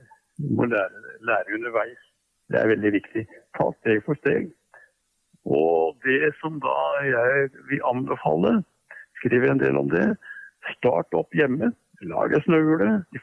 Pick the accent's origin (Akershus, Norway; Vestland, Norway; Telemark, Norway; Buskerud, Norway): Akershus, Norway; Bærum; I Bærum, der jeg vokste opp, var det faktisk en aktiv hundeklubb.